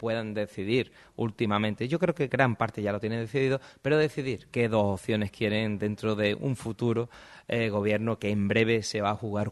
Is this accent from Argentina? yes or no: no; Benalmádena, Andalusia, Spain; Yo soy un enamorado de mi tierra y de mi gente y en mi tiempo libre sigo estando en Benalmádena